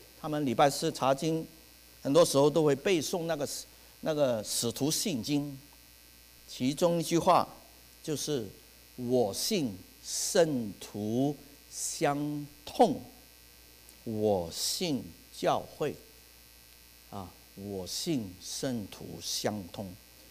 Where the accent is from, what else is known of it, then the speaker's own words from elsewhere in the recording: Hong Kong; first language Cantonese; 我们教会里面很多很多贱猪，我们香港人叫贱猪哈、啊。